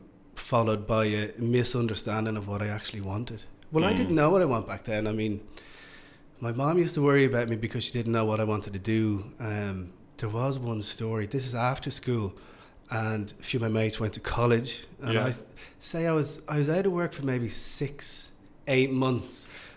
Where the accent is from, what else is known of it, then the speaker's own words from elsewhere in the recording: Rathfarnham, Leinster, Ireland; I grew up in Marley Grange in Rathfarnham.